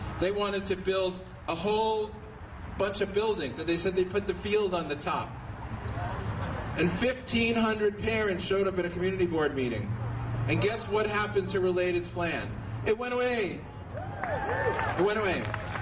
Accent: Bronx, New York, United States; I had never done that in my whole life, even though I grew up in the Bronx, right?

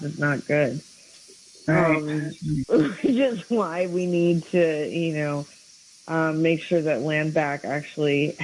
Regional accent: Atlanta, Georgia, United States; also born or lived in Murfreesboro, United States; I was born in Atlanta. I grew up between there and Murfreesboro, Tennessee. Both sets of my grandparents lived in Atlanta.

